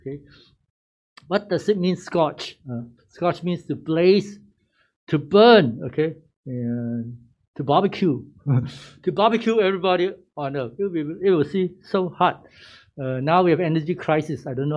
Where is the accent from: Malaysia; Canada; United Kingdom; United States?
Malaysia; Because I was from Malaysia. Anything is hot, you just cannot stand it. We wear very little in Malaysia, can you believe it?